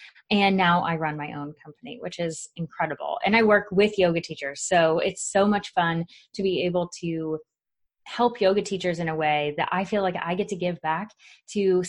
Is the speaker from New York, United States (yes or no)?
no; Florida, United States; now in Oklahoma, United States; And then I moved. So I'm from Florida. I then moved to Oklahoma.